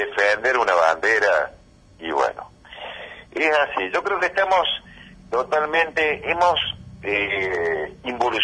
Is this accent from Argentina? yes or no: yes; Argentina; Simplemente como argentino.